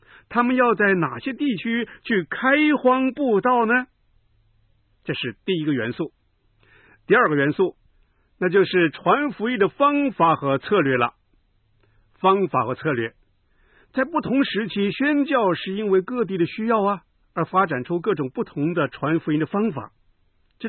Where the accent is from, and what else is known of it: China